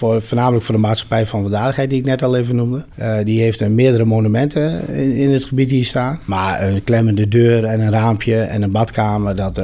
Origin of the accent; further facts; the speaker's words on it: Nijensleek, Drenthe, Netherlands; ik woon mijn hele leven al in Nijensleek. Ik heb een half jaar in Steenwijk gewoond en toen ben ik maar weer teruggegaan.